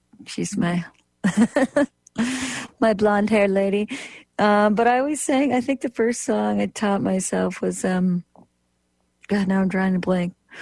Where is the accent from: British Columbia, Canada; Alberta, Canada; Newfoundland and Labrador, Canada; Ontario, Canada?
Ontario, Canada; Ennismore; Yeah, so like Omimi is pretty much like connected to my hometown, Ennismore. Like they kind of like turn into each other.